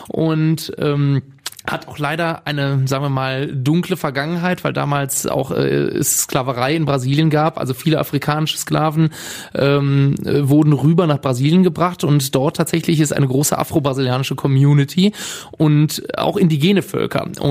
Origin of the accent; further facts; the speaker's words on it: Cologne, North Rhine-Westphalia, Germany; born there; ich bin ja in Köln wirklich geboren. Karnevalshochburg